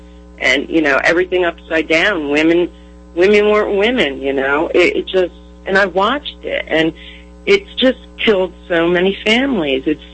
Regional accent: New Jersey, United States; now in Texas, United States; I moved to Texas. But I came from Jersey.

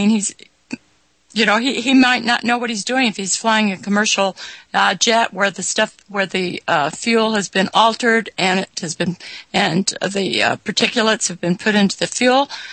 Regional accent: California, United States; now in Illinois, United States; I grew up in California, and I mean, there's all kinds of wildlife. Now I'm in Illinois, but I still see, and I've been here since '85

